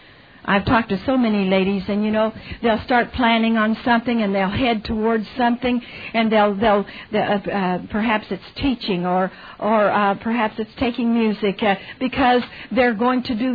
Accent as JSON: {"language": "English", "region": "Texas", "country": "United States", "said": "You know, I'm from Texas, and I remember hearing a lot of saying"}